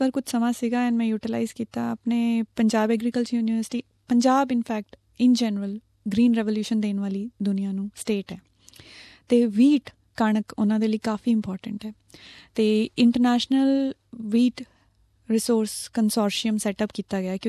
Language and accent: Punjabi; Nawanshahr, Punjab, India; ਮੈਂ ਬਿਲੋਂਗ ਕਰਦੀ ਹਾਂ ਨਵਾਂ ਸ਼ਹਿਰ, ਛੋਟਾ ਜਿਹਾ ਪਿੰਡ ਹੈ ਹੱਥਪੁਰ ਉੜਕੀ. ਸ਼ਾਇਦ ਕਦੇ ਨਾਮ ਵੀ ਨਾ ਸੁਣਿਆ ਹੋਵੇ, ਲੇਕਿਨ ਅੱਜ I am like very proud to say that ਨੇਮ. ਅਤੇ ਫਾਦਰ ਸਾਹਿਬ ਆਰਮੀ 'ਚ ਸੀਗੇ, ਇਸ ਕਰਕੇ ਪੜ੍ਹਾਈ ਲਿਖਾਈ ਆਰਮੀ ਸਕੂਲਸ ਤੋਂ ਹੋਈ ਹੈ.